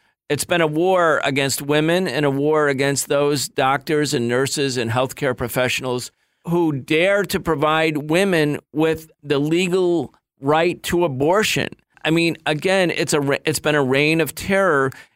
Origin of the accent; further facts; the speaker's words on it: New York, United States; I'm from Western New York